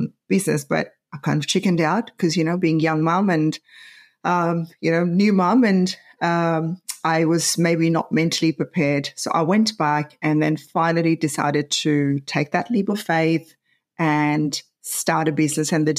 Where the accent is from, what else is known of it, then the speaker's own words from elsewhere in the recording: Pakistan; now in Australia; I'm originally from Pakistan, but we have got family all over the world.